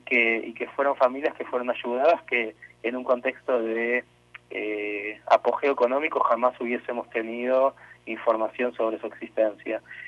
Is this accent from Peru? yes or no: no; Argentina; obviamente soy argentino